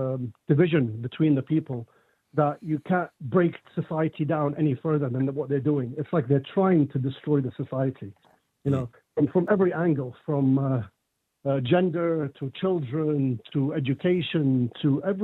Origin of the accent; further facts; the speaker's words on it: England, United Kingdom; also born or lived in Lebanon; now in Ireland; I was born in Lebanon, but I grew up in England.